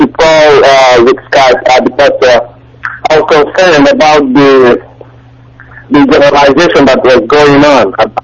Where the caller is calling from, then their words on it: Virginia, United States; I'm calling from the United States of America.